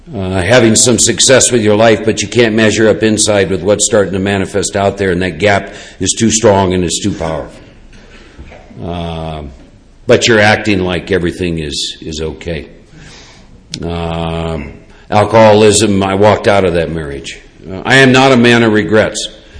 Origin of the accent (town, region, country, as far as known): Iowa, United States; born or raised there